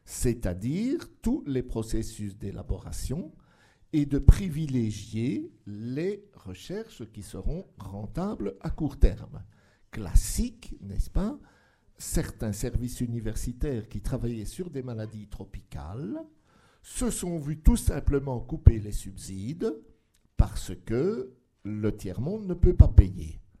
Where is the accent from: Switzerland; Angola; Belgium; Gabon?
Belgium; moi je viens de Belgique, chez nous c'est très, très fort